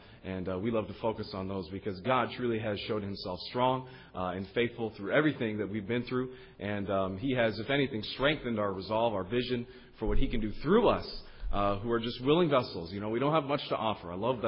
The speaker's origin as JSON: {"language": "English", "country": "Canada", "said": "considering the fact that I'm a Canadian."}